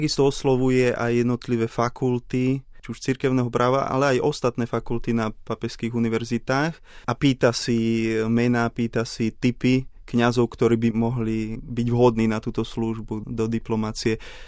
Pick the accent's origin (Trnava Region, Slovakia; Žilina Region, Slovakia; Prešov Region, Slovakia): Žilina Region, Slovakia; Nová Bystrica; Pochádzam z Novej Bystrice, je to malá dedina na Kysuciach.